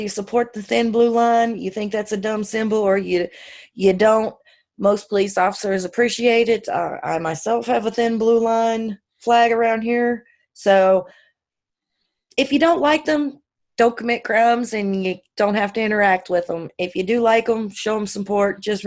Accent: the South, United States; And we're from the South, so we're not used to people just bumping into us and not saying, excuse me.

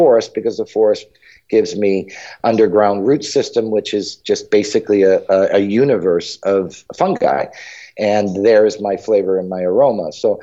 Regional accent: United States; And I think for me and as American, who started, you know, working in wine as early in my life

